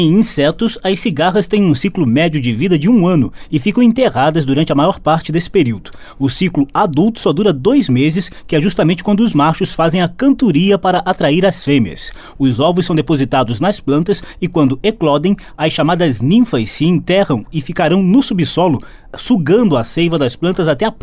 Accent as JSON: {"language": "Portuguese", "region": "Rio de Janeiro", "country": "Brazil", "said": "quem vem de outra cidade, como eu, que sou do Rio de Janeiro"}